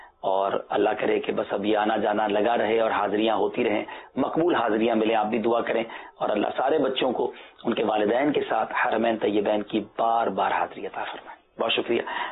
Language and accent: Urdu; Karachi, Sindh, Pakistan; جب میں 13-14 سال کا تھا تو تھوڑا سا ہمارا علاقہ چینج ہوا, ہم کراچی کے علاقے کلفٹن میں شفٹ ہو گئے